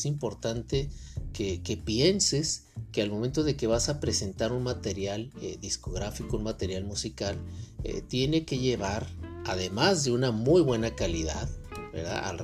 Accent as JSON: {"language": "Spanish", "town": "Tijuana", "region": "Baja California", "country": "Mexico", "tie": "born or raised there", "lives_now": "San Diego, United States", "said": "mi ciudad natal, que es Tijuana."}